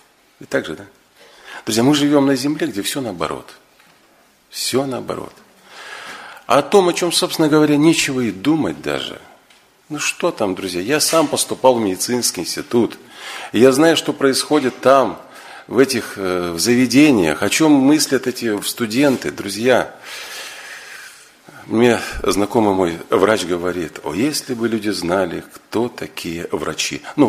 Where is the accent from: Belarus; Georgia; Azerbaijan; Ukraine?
Belarus; и я сам из Беларуси, я уже вот говорил вам, я учился в Гомеле